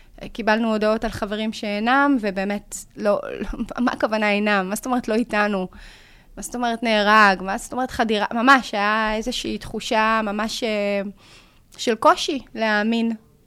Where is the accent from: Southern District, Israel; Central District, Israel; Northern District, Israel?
Southern District, Israel; Sderot; now in Bror Hayil, Israel; אני ילידת סדרות, נולדתי וגדלתי בסדרות, זאת עיר הולדתי וזה חלק מהפאזל של חיי וה-DNA, ואני חיה בקיבוץ ברוך חיל, שם אני מגדלת את ילדינו, יחד עם האיש היקר שלי, הוא בן המקום, וזה סמוך לסדרות, 5 דקות מסדרות.